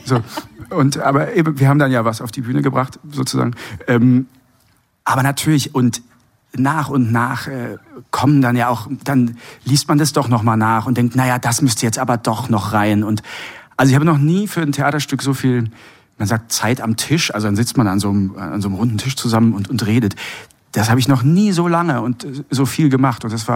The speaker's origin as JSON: {"language": "German", "region": "Saarland", "country": "Germany", "said": "Ja, ich komme ja, wie gesagt, aus dem Saarland."}